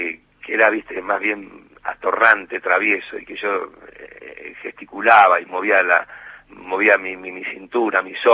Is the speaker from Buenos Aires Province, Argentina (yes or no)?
yes; Cañuelas, Buenos Aires Province, Argentina; yo era un chico de, ponele, 17 años, que yo ya era un travieso, que ya estaba en mi ciudad natal, que es Cañuelas.